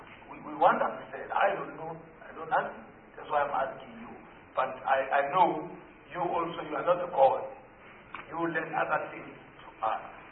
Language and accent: English; Limpopo, South Africa; I came from Limpopo province.